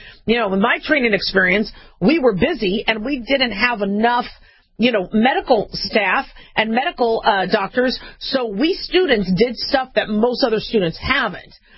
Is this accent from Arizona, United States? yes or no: yes; Arizona, United States; also born or lived in Los Angeles; I mean, I grew up in Arizona. I was born in L.A., SoCal, but I grew up in Arizona.